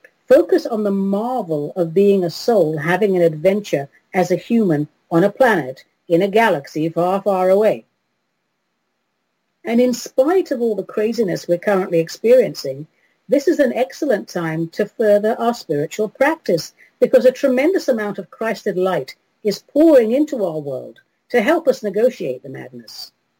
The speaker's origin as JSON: {"language": "English", "region": "London", "country": "United Kingdom", "tie": "born or raised there", "said": "it's from London, my hometown. Yay, London!"}